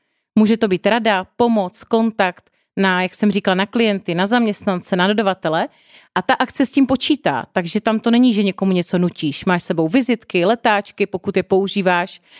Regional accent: Brno, South Moravian Region, Czechia; Protože jsem z Brna

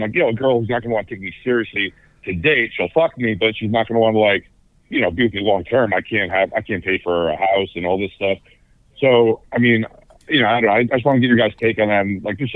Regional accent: New York, United States; I'm from New York.

